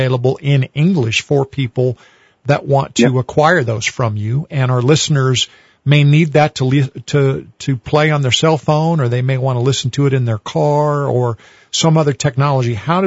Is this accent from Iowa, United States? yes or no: no; Albuquerque, New Mexico, United States; I mean, this is in Albuquerque, New Mexico. I'm from Albuquerque.